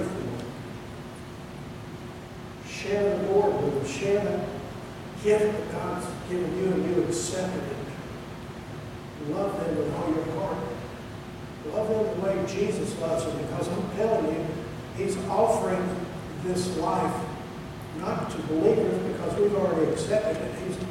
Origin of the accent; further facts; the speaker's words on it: Miami, Florida, United States; You know, growing up in Miami, we went down to Key West quite often.